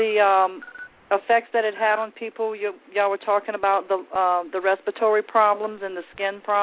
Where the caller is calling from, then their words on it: Thibodaux, Louisiana, United States; I'm calling from Thibodaux, Louisiana.